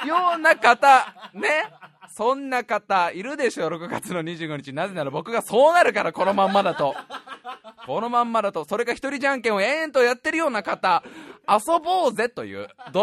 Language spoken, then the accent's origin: Japanese; Saitama, Japan; 僕の地元の僕が生まれ育った駅の隣の駅、俺がもう僕がなんだ7歳か6歳ぐらいからよく行っていた航空公園っていうでっかい公園